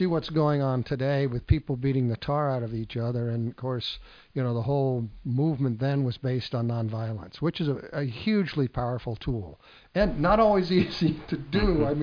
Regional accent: New York, United States; Well, I grew up in New York State, about 60 miles north of New York City on a dairy farm.

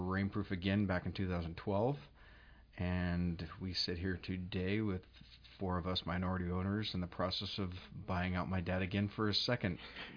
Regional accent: Anchorage, Alaska, United States; I'm from Anchorage originally, born and raised. Went to Rogers Park, and then Windler, and then East High.

